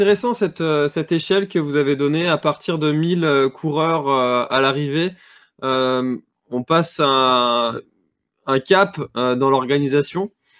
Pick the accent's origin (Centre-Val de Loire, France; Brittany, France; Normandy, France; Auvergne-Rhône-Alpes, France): Brittany, France; C'est vrai que chez nous, en Bretagne, quand il pleut, ce n'est pas la même pluie que chez vous.